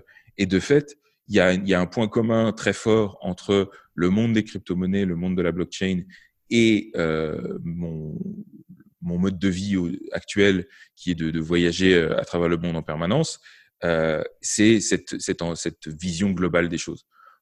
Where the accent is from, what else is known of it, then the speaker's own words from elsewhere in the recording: France; born there; also born or lived in Belgium; comme un Français, puisque je suis né en France et mon passeport est français, ou comme un Belge, parce que j'ai vécu 13 ans en Belgique